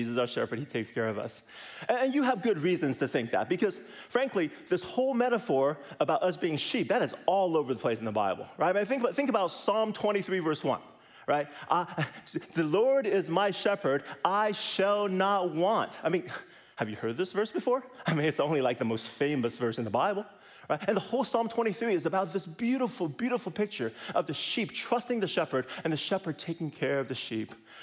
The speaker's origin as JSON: {"language": "English", "region": "California", "country": "United States", "said": "And you know me, I'm from California, city boy, don't know a thing about sheep."}